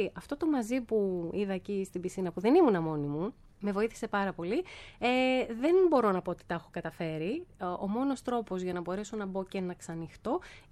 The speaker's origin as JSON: {"language": "Greek", "town": "Thessaloniki", "region": "Central Macedonia", "country": "Greece", "tie": "born there", "said": "Είμαι από τους ανθρώπους που, ενώ γεννήθηκα στη Θεσσαλονίκη, έχω βρεθεί σε πολλές θάλασσες εκεί στη Χαλκιδική"}